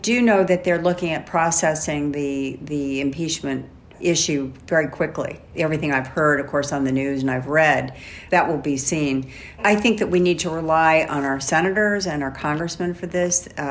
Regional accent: United States; And as an American, I do too.

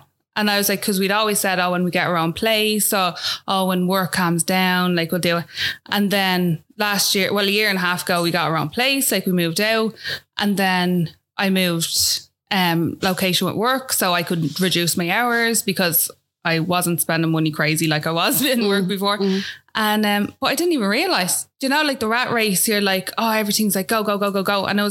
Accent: Rathfarnham, Leinster, Ireland; I'm from Nookgrove, Raffarnham.

